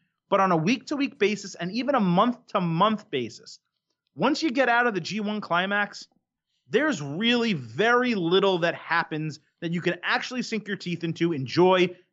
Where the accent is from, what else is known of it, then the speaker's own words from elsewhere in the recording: United States; Now, I'm American.